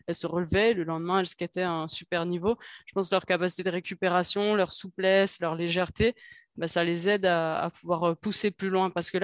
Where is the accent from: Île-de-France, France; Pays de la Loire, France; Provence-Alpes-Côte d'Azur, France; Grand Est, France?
Île-de-France, France; Paris; Ouais, c'est à la maison. Donc, en tant que Parisienne